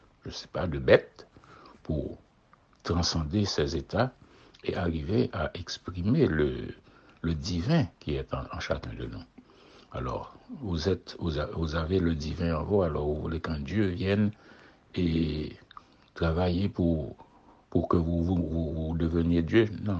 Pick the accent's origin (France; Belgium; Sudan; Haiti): Haiti; surtout que chez nous en Haïti, nous avons les mêmes pratiques qui sortent des ténèbres pour entrer dans le plein jour aussi